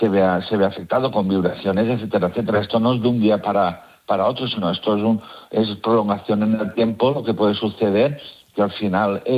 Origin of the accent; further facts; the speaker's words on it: Alicante, Valencian Community, Spain; aunque soy de Alicante, trabajo en Valencia, voy y vuelvo todos los días a Valencia, mi lugar de trabajo.